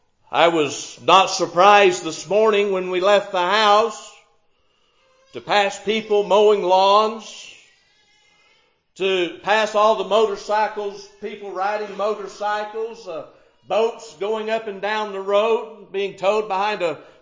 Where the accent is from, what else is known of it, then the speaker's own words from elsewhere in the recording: Florida, United States; I can remember growing up in Florida, you know, we lived right next to the ocean.